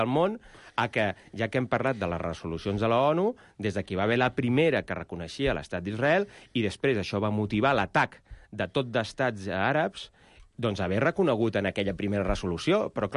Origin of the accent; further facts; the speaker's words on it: Catalonia, Spain; Per tant, com a catalans, crec que aquest és un argument que no hauríem de comprar.